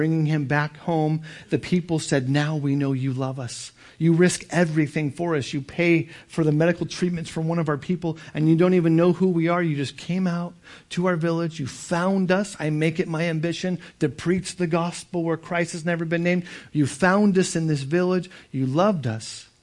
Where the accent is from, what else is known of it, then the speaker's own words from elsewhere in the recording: California, United States; I'm one person from Southern California that never thought he would ever leave America.